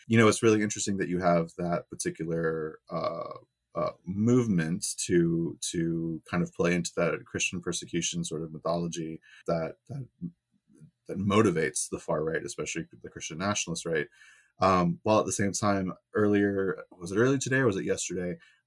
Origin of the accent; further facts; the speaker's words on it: Southern United States, United States; so I grew up in the South.